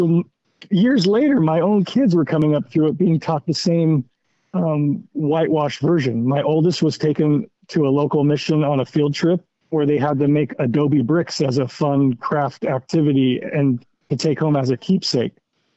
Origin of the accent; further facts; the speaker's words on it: California, United States; I grew up in the California school system. I grew up out here on a reservation, and in fourth grade in California, you're taught California history.